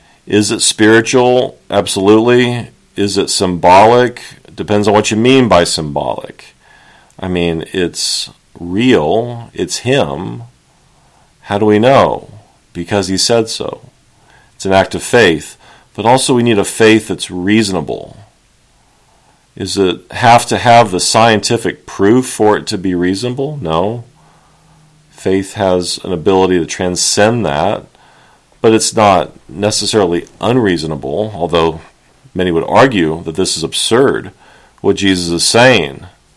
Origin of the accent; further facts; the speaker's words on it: Corpus Christi, Texas, United States; born there; Because I was born in Corpus Christi, which is the north end of Padre Island, or at least real close to it.